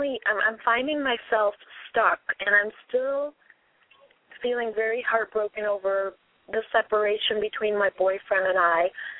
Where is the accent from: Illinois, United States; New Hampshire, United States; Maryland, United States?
Illinois, United States; Chicago; I'm from Chicago